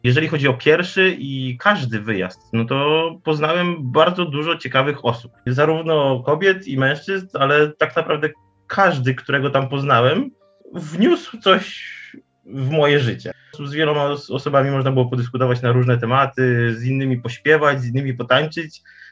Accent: Lublin Voivodeship, Poland; Ja jestem z małej wsi pod Lublinem.

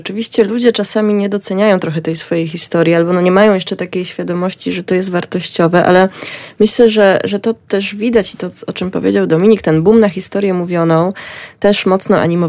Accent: Tarnobrzeg, Subcarpathian Voivodeship, Poland; Ja pochodzę z Tarnobrzega, całkiem w sumie niedaleko od Lublina, gdzie przez lata była kopalnia siarki, prawda?

